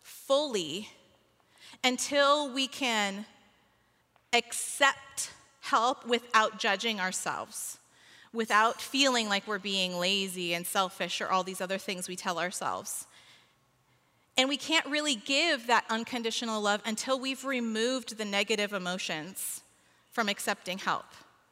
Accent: California, United States; I'm from California. How do I do things in the snow?

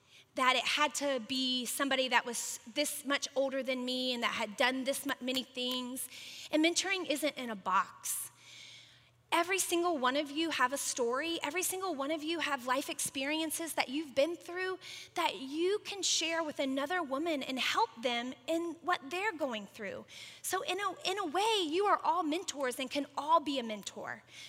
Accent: Florida, United States; We're from Florida. So for somebody there to know my husband's mom and to know their family was just like, it was unheard of.

